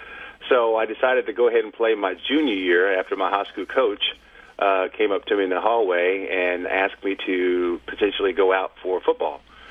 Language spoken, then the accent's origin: English; Lexington, Kentucky, United States; born there; also born or lived in Pittsburgh; now in San Diego, United States; I was originally born, I was born in Lexington, Kentucky, and my mom and dad … still reside in Lexington. And, when I was playing ball, I was in Pittsburgh, and then I moved back to Lexington. And now I live in San Diego